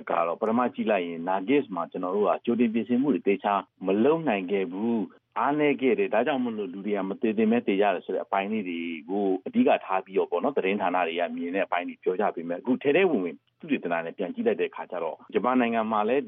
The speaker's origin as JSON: {"language": "Burmese", "region": "Ayeyarwady Region", "country": "Myanmar", "tie": "born there", "said": "ကျွန်တော်ကအရာဝတီတိုင်းဒီပဋိမျိုးမှာမွေးတာဆိုတော့"}